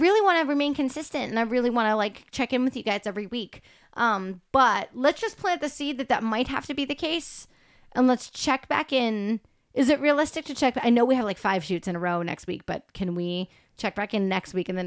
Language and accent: English; United States; Like, I'm so American that that wasn't wildly foreign to me.